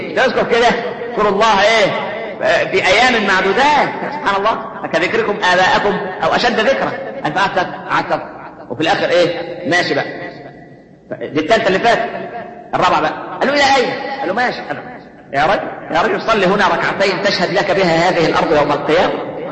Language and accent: Arabic; Minya, Minya Governorate, Egypt; نفكر زمان على المحطة ها عندنا في المنيا